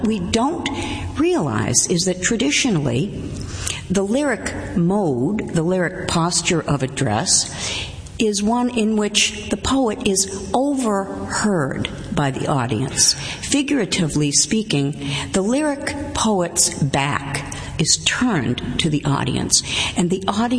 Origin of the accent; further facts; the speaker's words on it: Lynn, Massachusetts, United States; moved away as an adult; I mean, I grew up in Lynn, Massachusetts, didn't leave town till I was almost 30 years old, and basically spent my life trying to pretend I was perhaps from Nahant or Swampscott or Wellesley, any place but Lynn.